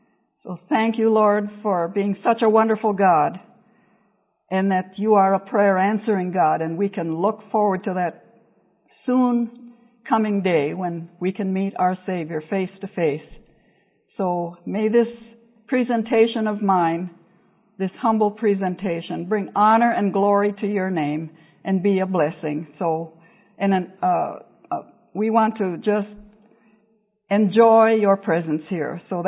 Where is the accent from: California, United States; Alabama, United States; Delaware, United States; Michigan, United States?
Michigan, United States; I was born and raised near Sunday Lake, and I just grew up skipping rocks.